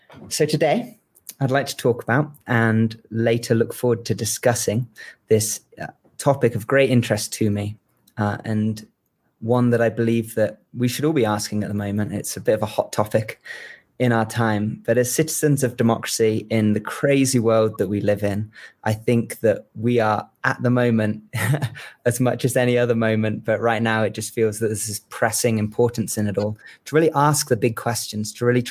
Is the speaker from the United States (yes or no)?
no; England, United Kingdom; moved away as an adult; as you can hear, I'm from England. And when I first came to New Mexico as a young Englishman